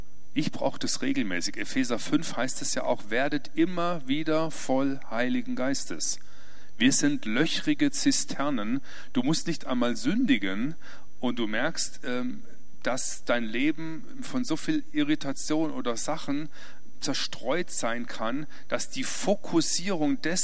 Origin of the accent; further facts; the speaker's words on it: Freiburg im Breisgau, Baden-Württemberg, Germany; Ich komme aus Freiburg im Breisgau.